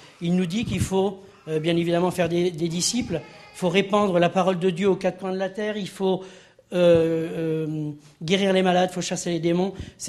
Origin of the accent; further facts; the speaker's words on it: France; nous sommes français